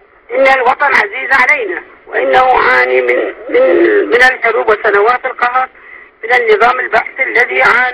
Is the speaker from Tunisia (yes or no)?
no; Iraq; now in Istanbul, Turkey; إني مواطنة عراقية، … أنا أفكر العودة إلى العراق